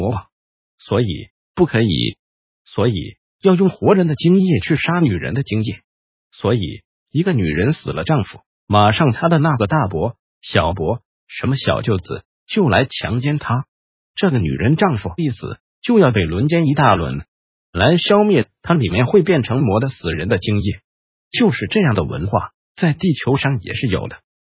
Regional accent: China; 所以我们中国人在进行身体的对话的时候不知不觉的就会往易经这边靠过去

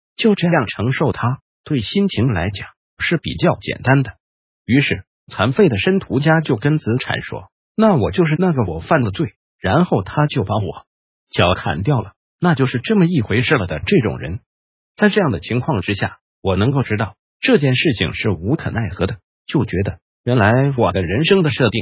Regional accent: Taiwan; 我一直觉得我们台湾人在玩这场游戏的时候，大多有一个非常不可思议的封印。

